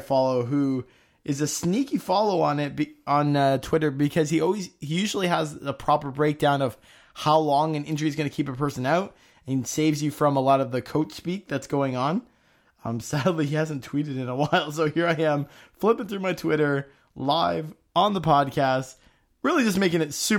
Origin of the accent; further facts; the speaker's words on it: Canada; which, you know, we're from Canada.